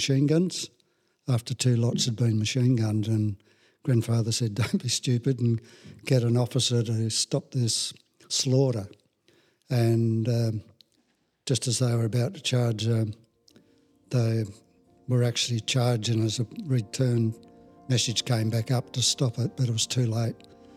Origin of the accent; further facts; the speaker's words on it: Nannup, Western Australia, Australia; born and bred in Nanup. 19th of the 9th, 45, out of hospital in Nanup.